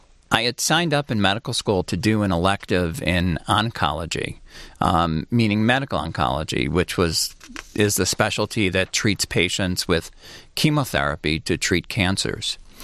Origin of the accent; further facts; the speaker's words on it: Long Island, New York, United States; My parents, who both were born and raised in Brooklyn, New York, moved to Long Island when they had me, their second child, and outgrew their apartment.